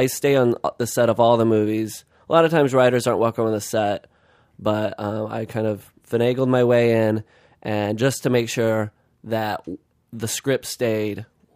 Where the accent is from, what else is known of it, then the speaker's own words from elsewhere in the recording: New Orleans, Louisiana, United States; Yeah. Well, I'm originally from New Orleans.